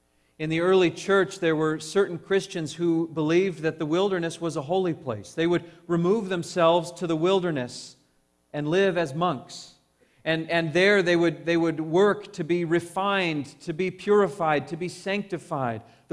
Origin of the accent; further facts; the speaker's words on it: California, United States; I grew up in Southern California, and if you want to get from Southern California to Las Vegas, you have to drive through the Mojave Desert.